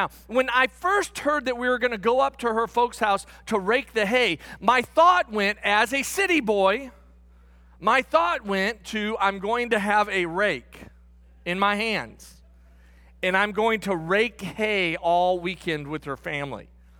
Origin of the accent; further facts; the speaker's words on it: St. Louis, Missouri, United States; I will tell you up front, I grew up here in St. Louis.